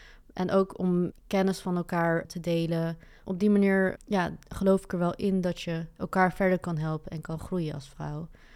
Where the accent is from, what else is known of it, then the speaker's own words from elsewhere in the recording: Westervoort, Gelderland, Netherlands; Ik ben opgegroeid in Westvoort. Dat is een dorpje vlakbij Arnhem in Gelderland.